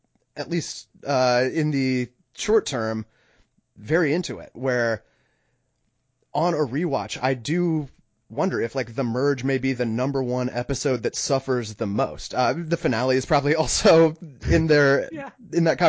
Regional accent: United States; I'm born and raised in America.

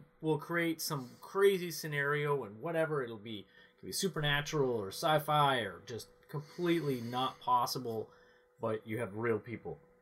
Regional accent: Canada; We're Canadian, we don't do that.

